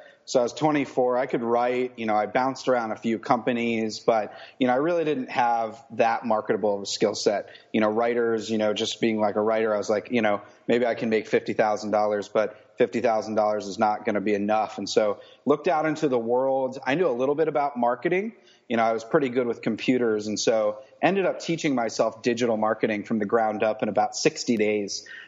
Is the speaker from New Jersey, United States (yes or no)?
no; Falls Church, Virginia, United States; So I grew up in the Washington, D.C. suburbs in this little two-square-mile city right outside the city called Falls Church, Virginia. And it's a quaint place.